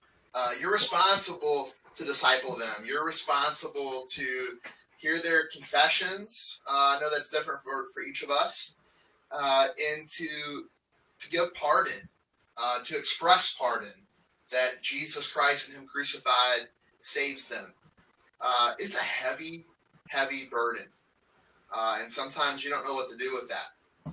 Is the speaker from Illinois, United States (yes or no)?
no; Florida, United States; I'm from Florida, so we're used to 90 plus is our congregation context in Florida.